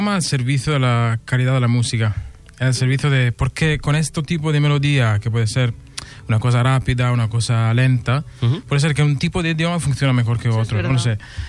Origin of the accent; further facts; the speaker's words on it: Apulia, Italy; La meva comarca, no, la meva regió.